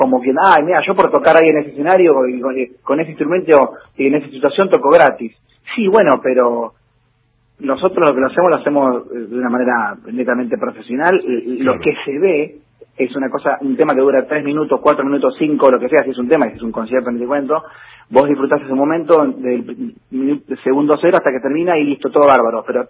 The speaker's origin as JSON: {"language": "Spanish", "town": "Rosario", "region": "Santa Fe", "country": "Argentina", "said": "Yo soy rosarino, sí"}